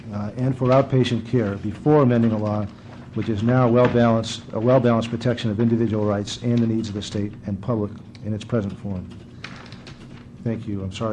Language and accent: English; Portland, United States; I don't recall any great problem in my hometown of Portland with homelessness, alcoholics, bag ladies, or violence committed by mentally ill persons.